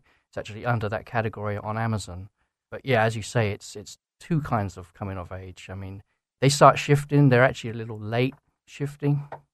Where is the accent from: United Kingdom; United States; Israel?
United Kingdom; England; moved away; Yeah, I'm from England originally. I've been here 13 years.